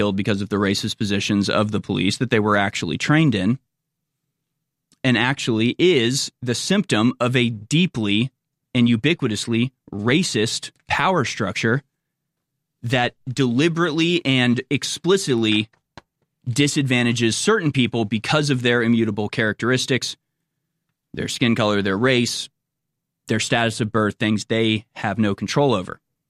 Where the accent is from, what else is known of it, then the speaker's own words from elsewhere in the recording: Texas, United States; Can I carry a bowie knife since I'm from Texas?